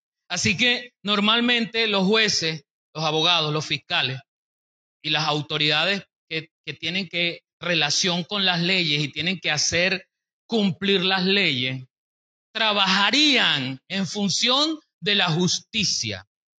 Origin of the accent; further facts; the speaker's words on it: Barinas, Venezuela; los que somos de acá de Barinas sabemos cuáles son los sentidos de las calles